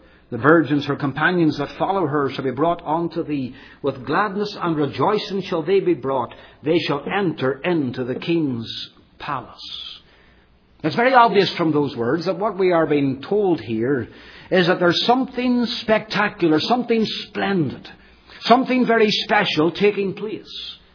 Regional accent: United Kingdom; I come from the United Kingdom, and we have a monarchy over there

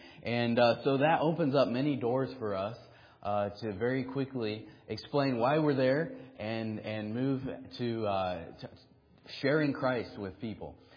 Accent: Missouri, United States; Now, mind you, I grew up in Missouri, just a little bit west of here. And, you know, we didn't speak a lot of French growing up in Missouri.

